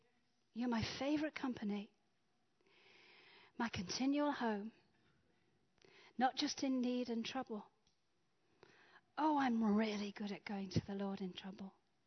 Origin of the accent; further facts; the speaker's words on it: Zimbabwe; When I grew up in Africa, in Zimbabwe, we used to have these trees called baobab trees.